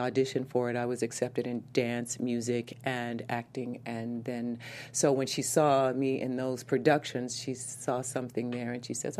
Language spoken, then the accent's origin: English; Houston, Texas, United States; I was born in Houston, Texas. Born and raised, and went to University of Texas in Austin.